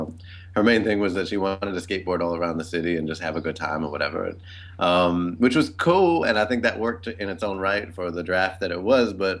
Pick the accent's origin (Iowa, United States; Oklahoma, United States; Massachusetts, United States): Massachusetts, United States; Boston; I didn't grow up here. I grew up in Boston. I've been here for 12 years now